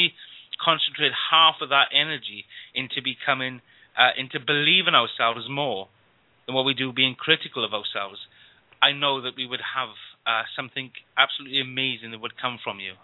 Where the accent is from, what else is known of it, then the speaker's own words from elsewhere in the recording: Wales, United Kingdom; I'm Welsh